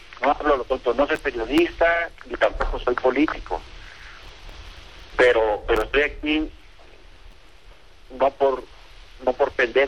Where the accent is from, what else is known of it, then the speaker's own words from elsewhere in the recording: Mexico; para que vean que atrás de mí hay mi nacionalidad, que soy mexicano